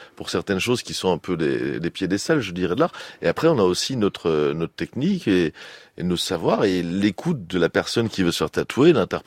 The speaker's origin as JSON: {"language": "French", "country": "Belgium", "said": "parce que je suis belge"}